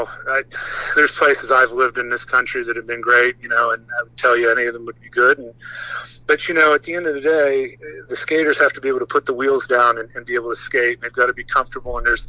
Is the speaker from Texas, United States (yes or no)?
no; Punxsutawney, Pennsylvania, United States; if the dream spot is in my hometown of Punxsutawney, Pennsylvania